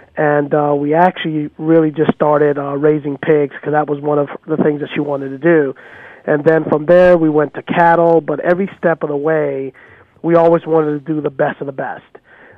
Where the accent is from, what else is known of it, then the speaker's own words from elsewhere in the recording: Panama; I'm originally from Panama